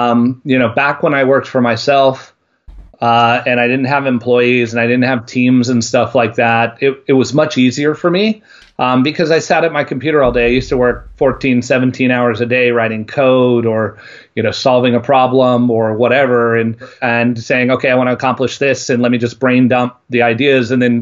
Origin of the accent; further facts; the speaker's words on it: California, United States; I put hot sauce on everything, being a Californian.